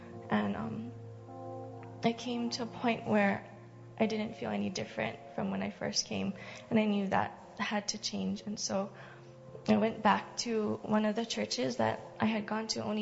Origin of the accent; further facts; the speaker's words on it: Hawaii, United States; I grew up in Hawaii and started going to church when I was 7.